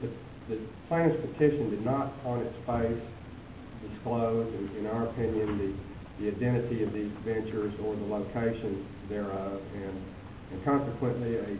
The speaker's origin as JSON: {"language": "English", "town": "Fort Worth", "region": "Texas", "country": "United States", "said": "May it please the court, I am from Fort Worth and I represent the defendant"}